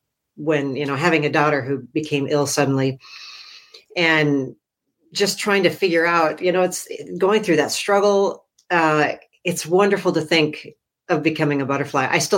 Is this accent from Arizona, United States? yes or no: yes; Phoenix, Arizona, United States; I grew up in Arizona, in the Phoenix area, not Flagstaff, and I have no experience driving in snow.